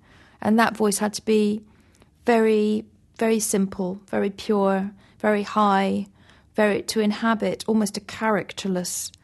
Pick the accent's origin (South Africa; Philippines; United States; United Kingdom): United Kingdom; England; although as an English woman I sing about England